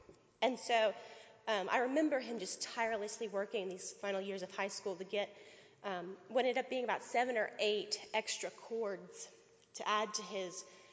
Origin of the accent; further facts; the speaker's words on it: Raleigh, North Carolina, United States; And I grew up in the Raleigh area, and all three of us went to different high schools.